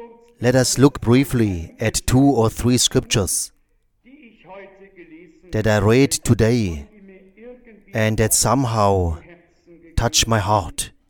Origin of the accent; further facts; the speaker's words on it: Krefeld, North Rhine-Westphalia, Germany; I come from Krefeld.